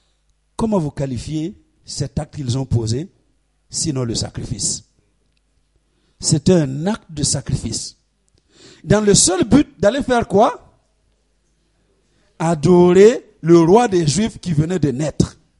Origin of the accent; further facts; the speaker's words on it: Burkina Faso; now in France; je ne sais pas si en France, on vous enseigne la géographie comme chez nous au Burkina